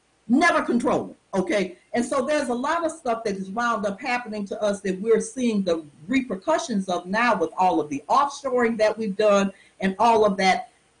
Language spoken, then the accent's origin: English; Cleveland, Ohio, United States; also born or lived in East Coast; My son, I grew up in Cleveland, Ohio. I've lived typically East Coast, my big cities.